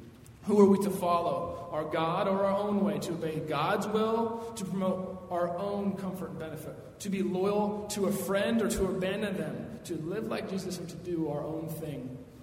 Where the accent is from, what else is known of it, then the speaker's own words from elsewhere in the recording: United States; I'm American. I don't like being emotional in front of people.